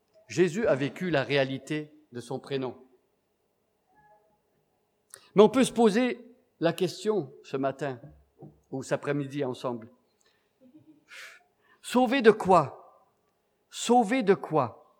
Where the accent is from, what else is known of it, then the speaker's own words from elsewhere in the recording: Canada; Preuve ici, moi je suis Canadien